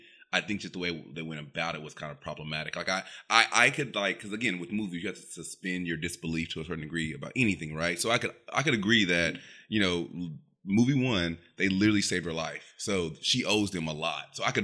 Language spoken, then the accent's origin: English; Oklahoma, United States; And by the way, growing up in Oklahoma, like I think about social issues and I think about like how things are portrayed or how people like interact with like social issues.